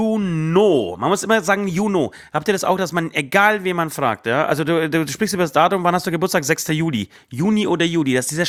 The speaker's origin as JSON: {"language": "German", "region": "Berlin", "country": "Germany", "said": "also wir kommen aus Berlin"}